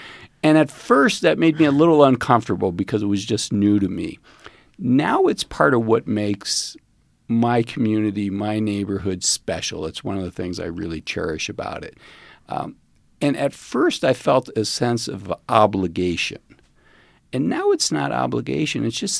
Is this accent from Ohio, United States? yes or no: yes; Cleveland, Ohio, United States; now in Park City, United States; And I grew up in Cleveland. I would have said Cleveland viewed itself as a community, but more so Park City than any place I've lived.